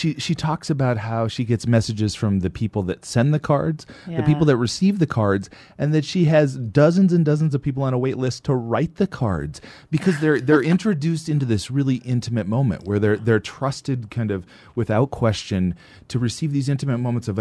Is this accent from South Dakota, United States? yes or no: yes; Milbank, South Dakota, United States; it was actually my hometown newspaper in Milbank, the Grant County Review